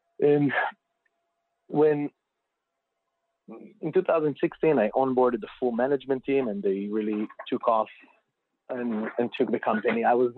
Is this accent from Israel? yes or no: yes; Israel; moved away as an adult; now in United States; So my story is, I was born and raised in Israel, grew up there